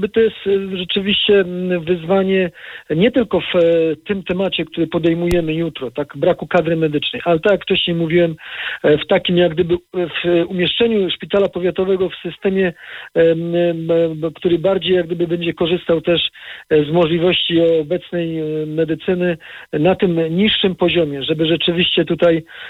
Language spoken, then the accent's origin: Polish; Silesian Voivodeship, Poland; Ja akurat właśnie pochodzę z powiatu lublinieckiego